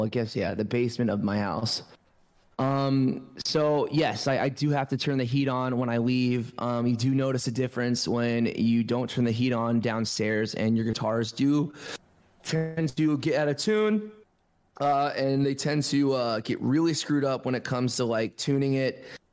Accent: Frederick, Maryland, United States; also born or lived in Alaska; I grew up in Alaska, and then I also grew up in Frederick, Maryland. And I'm going to go with Frederick, Maryland. I grew up in Frederick, Maryland from 2004 until 2015.

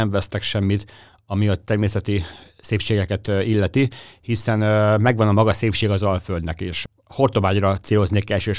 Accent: Gyöngyös, Heves, Hungary; én Gyöngyösről származom, az ugye 160 kilométer

